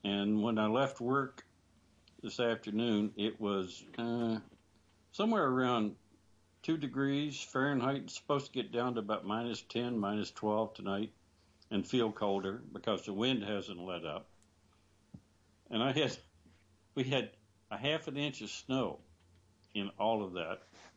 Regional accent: West Virginia, United States; I grew up in West Virginia, Bob.

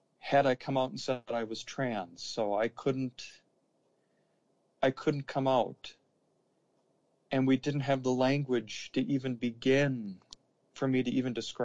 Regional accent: Minnesota, United States; Plus, growing up in rural Minnesota, my hometown had a population of about 1,400. You know, a booming metropolis.

